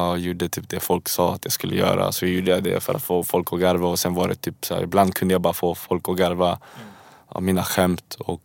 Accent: Värmdö, Stockholm County, Sweden; jag är uppvuxen i Värmdö och tänkte, vi var bara 10 invandrarfamiljer liksom.

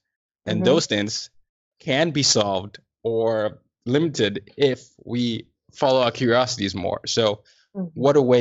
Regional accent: Nigeria; I was initially told that therapists were only for Americans, you know, or people in the West, and I'm Nigerian.

